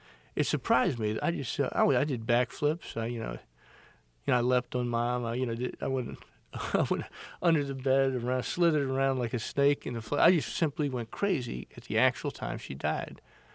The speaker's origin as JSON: {"language": "English", "town": "Beaufort", "region": "South Carolina", "country": "United States", "said": "from Beaufort, South Carolina."}